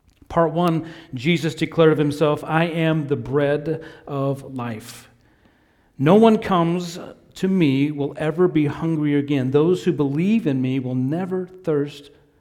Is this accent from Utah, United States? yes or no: yes; Salt Lake City, Utah, United States; Well, growing up in Salt Lake City, Utah, our backyard was completely fenced in.